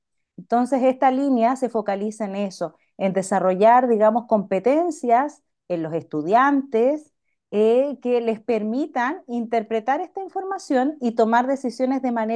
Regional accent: Vallenar, Atacama, Chile; Soy del norte de Chile, de Vallenar.

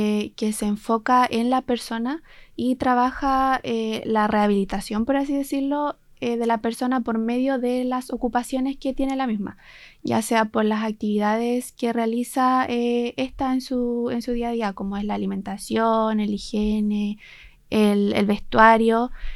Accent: Fresia, Los Lagos, Chile; Yo soy de Fresia. De la comuna de Fresia

